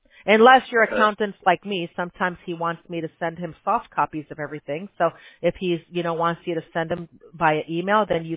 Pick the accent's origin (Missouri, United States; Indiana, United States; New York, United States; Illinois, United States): Illinois, United States; Chicago; I'm originally from Chicago, and last time I was there, I was buying some Bears gear